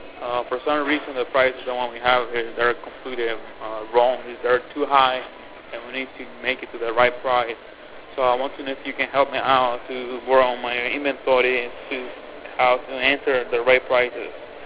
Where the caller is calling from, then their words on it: Clarendon, Virginia, United States; I'm calling from Amsterdam Falafel Shop on Clarendon, Virginia.